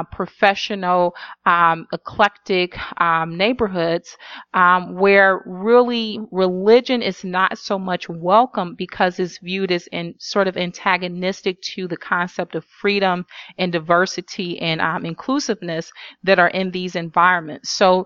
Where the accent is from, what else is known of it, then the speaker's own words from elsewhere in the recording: Chicago, Illinois, United States; now in New York, United States; A lot of them are filmed either here in New York, where I live at, or in Chicago, my hometown.